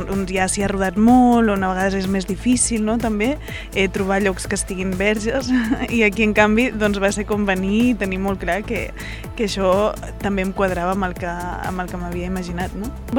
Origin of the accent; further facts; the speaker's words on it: Girona, Catalonia, Spain; jo soc de Girona, no? Llavors, clar, el meu imaginari és més la Costa Brava